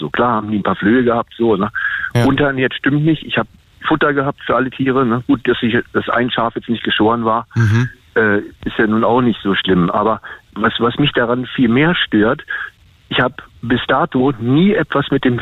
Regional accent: Berlin, Germany; Ich bin hier als sogenannter Wessi, ich bin ja Berliner eigentlich so und habe 25 Jahre in Berlin gelebt. Ich bin seit 5 Jahren hier in diesem Dorf.

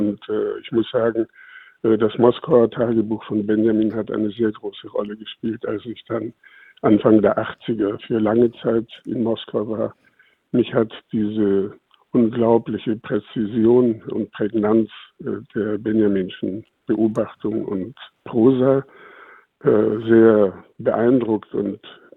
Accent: Southern Germany, Germany; Ich bin ja im Süden aufgewachsen. Ich war auf einer bayerischen Benediktinerschule.

